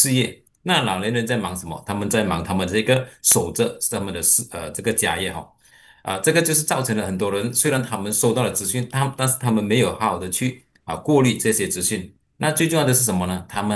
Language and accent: Chinese; Malaysia; 我觉得最后点还是我们马来西亚人其实是比较单纯，比较容易去相信别人